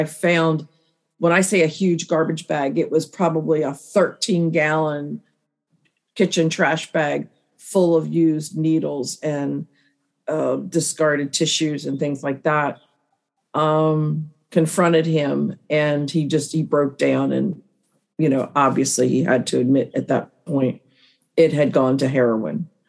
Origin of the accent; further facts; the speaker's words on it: Gardenville, Maryland, United States; I grew up. I grew up in Gardenville. We moved to Perry Hall in, I think it was 2001.